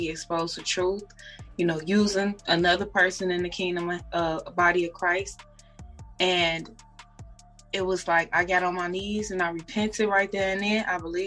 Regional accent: Chicago, Illinois, United States; I'm from Chicago. I was born and pretty much raised, transferring from like the South Side to the West Side of Chicago. West Side raised me.

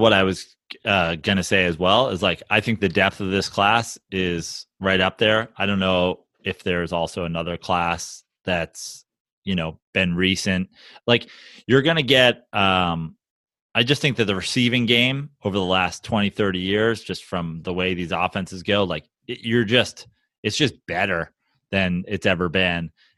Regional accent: Canada; I'm Canadian.

